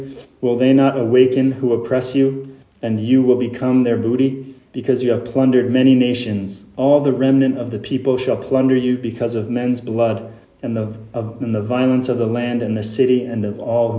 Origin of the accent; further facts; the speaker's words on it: United States; It's probably pronounced Habakkuk, but I'm American, so I don't put accents on things.